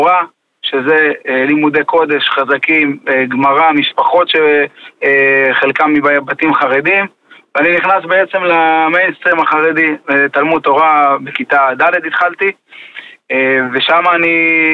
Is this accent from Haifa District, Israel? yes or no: no; Jerusalem, Jerusalem District, Israel; אני נולדתי בשכונת ארמון הנציב בירושלים לבית שאינו שומר תורה ומצוות. כך גדלתי, נכנסתי בכיתה א' בית ספר רגיל, יסודי, ללא שום ערכים שקשורים לדת.